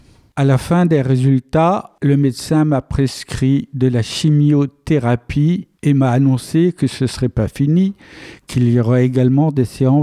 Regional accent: Brittany, France; j'ai demandé à être rapatrié dans ma région d'origine, la Côte de Granit-Rose.

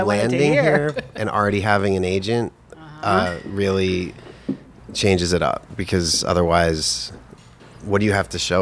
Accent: Holliston, Massachusetts, United States; But in where I grew up in Holliston, Massachusetts, every business was throwing themselves at us.

